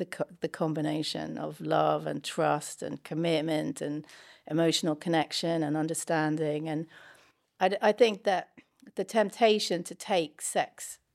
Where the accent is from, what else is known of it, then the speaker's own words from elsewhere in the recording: Ireland; I grew up in Ireland. Catholic